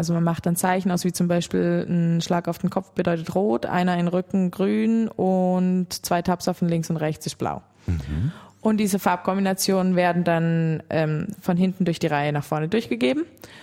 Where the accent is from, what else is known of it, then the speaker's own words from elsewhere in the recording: South Germany, Germany; Also ich komme aus Süddeutschland